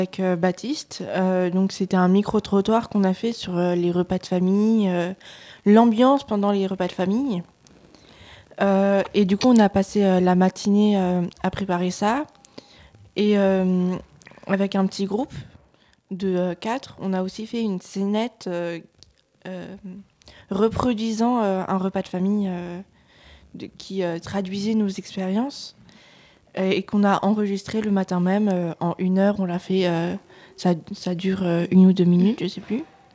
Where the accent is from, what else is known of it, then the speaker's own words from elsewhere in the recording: Dieulefit, Auvergne-Rhône-Alpes, France; je viens de Diolfi du coup et je viens avec l'Espace Jeunesse de Diolfi.